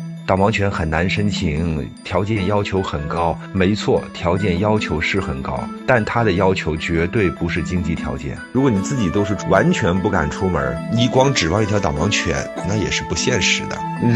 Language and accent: Chinese; Yantai, Shandong, China; moved away as an adult; also born or lived in Wuhan; now in Guangzhou, China; 我呢是82年出生，老家在山东烟台，然后2001年就到武汉读大学，2005年毕业之后就来了广州，在一家那个央企工作。